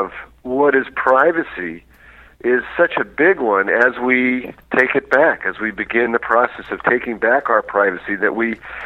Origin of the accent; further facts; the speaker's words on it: New York, United States; No. I'm a New Yorker, but I am also one of the founders of social networking.